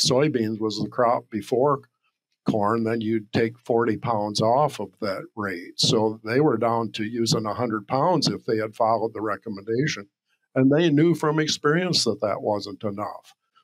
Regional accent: Ohio, United States; I grew up in Ohio

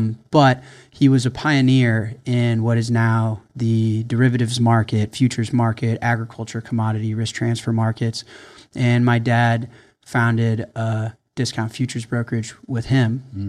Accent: Evanston, Illinois, United States; I grew up in Evanston, Illinois. It's a suburb outside of Chicago.

